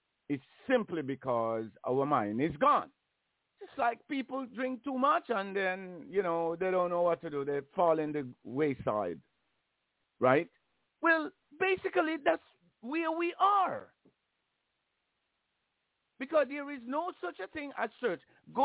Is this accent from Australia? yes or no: no; Jamaica; You know, it's simply like in the West Indies. I come from Jamaica.